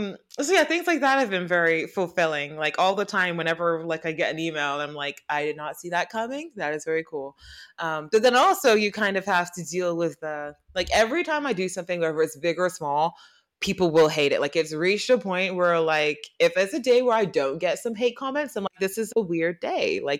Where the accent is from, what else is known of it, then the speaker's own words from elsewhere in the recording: England, United Kingdom; accent: English; And I feel like in a parallel universe, I am a New Yorker with an English accent.